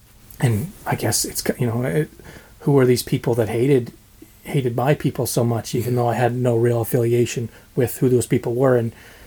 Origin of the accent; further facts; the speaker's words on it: Kingston, Ontario, Canada; So growing up in Kingston, not really having a sense of being Jewish